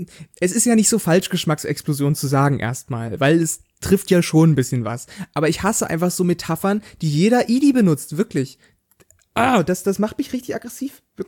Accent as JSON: {"language": "German", "region": "Saxony-Anhalt", "country": "Germany", "said": "Ich komme aus Sachsen-Anhalt."}